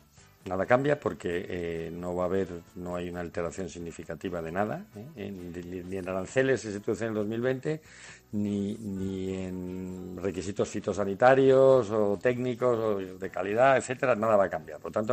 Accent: Spain; Como españoles

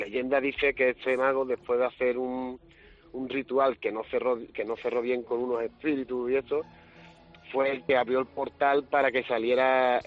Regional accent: Sanlúcar de Barrameda, Andalusia, Spain; somos de Sanlúcar, evidentemente la casa de Arizón que tú conocerás.

